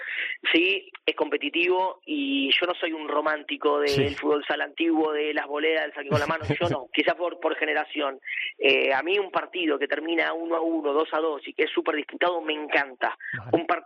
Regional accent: Argentina; now in Spain; yo que soy de fuera, que soy argentino

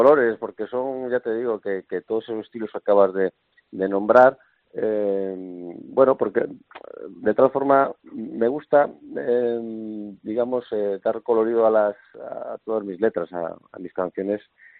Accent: Cantabria, Spain; Yo vengo de un lugar, de un valle, que es el Valle del Amazón, que donde me crié, ¿no? Donde pasé todas mis vacaciones y los fines de semana, y es un valle que limita con Asturias

